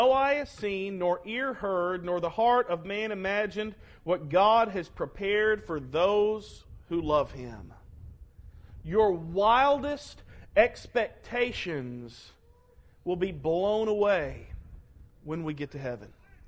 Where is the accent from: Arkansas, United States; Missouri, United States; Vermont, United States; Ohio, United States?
Arkansas, United States; Lisa is the CPA. I'm from Arkansas.